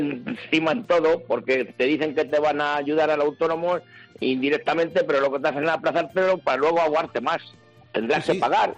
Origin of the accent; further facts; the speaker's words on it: Castilla-La Mancha, Spain; en mi pueblo es un pueblo pequeño, pero bueno, con 4.000 habitantes, claro. pero yo qué sé, estamos muy cerca de Toledo